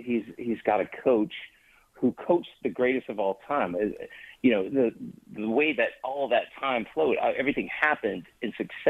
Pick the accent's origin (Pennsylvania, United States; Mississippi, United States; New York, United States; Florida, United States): Florida, United States; Tampa; now in New Orleans, United States; I grew up in Tampa. I live in New Orleans, so I'm kind of torn here.